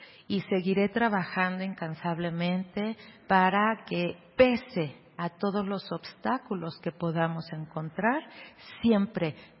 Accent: Mexico

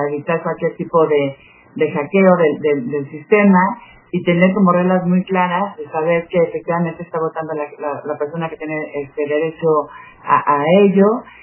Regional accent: Mexico; yo como consejera y como ciudadana mexicana

